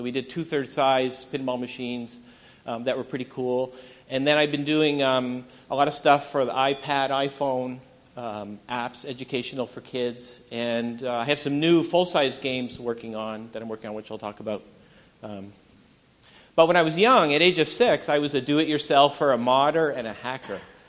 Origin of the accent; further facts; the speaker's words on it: Canada; I played hockey, you know, growing up in Canada, and all the hockey arenas had pinball machines.